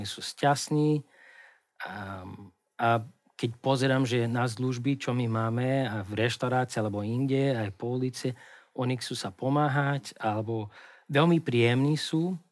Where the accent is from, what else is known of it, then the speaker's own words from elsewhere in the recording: Brazil; Slovak is a second language; keď hovorím, že som z Brazílie